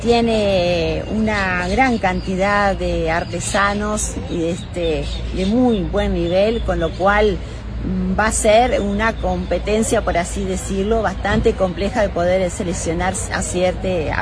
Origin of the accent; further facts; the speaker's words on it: Canelones, Uruguay; para Canelones es algo muy especial, ya que, bueno, nosotros somos los canarios